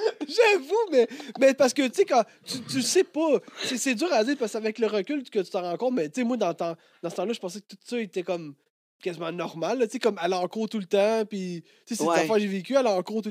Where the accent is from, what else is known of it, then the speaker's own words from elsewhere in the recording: Sainte-Catherine, Quebec, Canada; Je viens de Sainte-Catherine, mais c'est pas le genre d'affaires que tu vis.